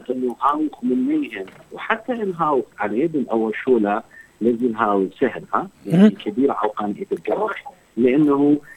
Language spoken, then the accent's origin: Arabic; Libya; يعني أنا ليبي